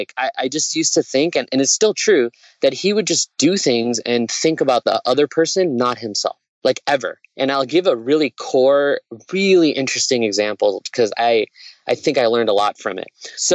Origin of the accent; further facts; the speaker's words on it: Zambia; born there; So basically I was born in Africa because my parents, my mom and my dad were both physicians.